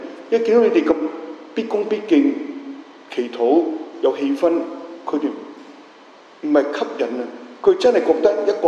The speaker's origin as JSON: {"language": "Chinese", "country": "Hong Kong", "said": "所以今天我香港人需要的是与主的密切的关系。"}